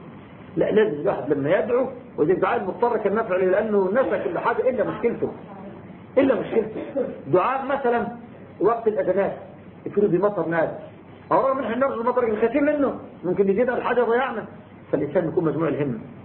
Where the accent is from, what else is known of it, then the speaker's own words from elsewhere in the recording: Egypt; جماعتنا المصريين قبل احنا مصريين